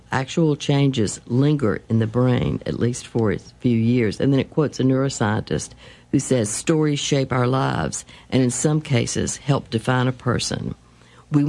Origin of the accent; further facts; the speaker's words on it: Wytheville, Virginia, United States; Because I grew up in 1950 in Wytheville, Virginia, which was the site of the worst polio epidemic in the United States.